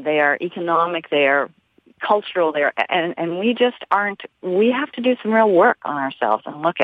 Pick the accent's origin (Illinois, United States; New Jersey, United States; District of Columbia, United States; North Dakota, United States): District of Columbia, United States; Washington; I am 62. In 68, I was 13. I grew up in Washington, D.C., and my family was very active in protesting the war.